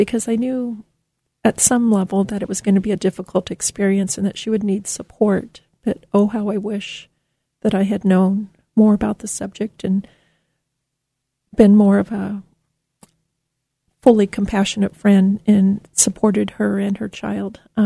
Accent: Yuma, Arizona, United States; I grew up in Yuma, Arizona.

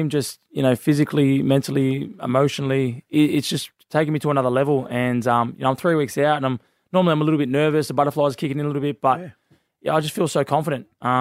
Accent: Australia; I'm an Aussie.

